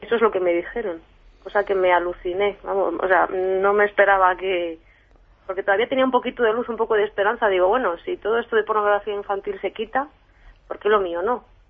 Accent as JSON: {"language": "Spanish", "town": "Palencia", "region": "Castile and León", "country": "Spain", "lives_now": "Madrid, Spain", "said": "yo vivo en Madrid, aunque soy de Palencia"}